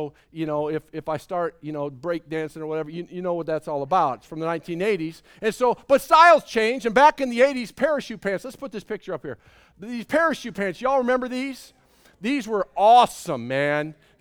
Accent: Minnesota, United States; I grew up in Minnesota. We had to wear snowmobile suits outside.

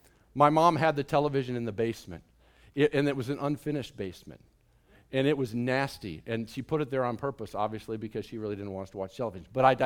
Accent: Midwest, United States; I grew up in the Midwest. We had tornadoes.

